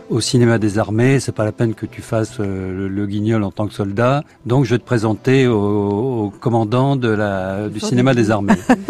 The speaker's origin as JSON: {"language": "French", "region": "Hauts-de-France", "country": "France", "said": "puisque je suis du Nord"}